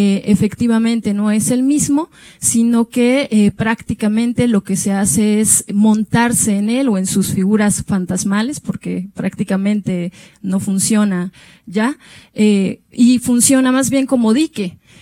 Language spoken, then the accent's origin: Spanish; Oaxaca, Mexico; yo soy del Istmo de Tehuantepec en Oaxaca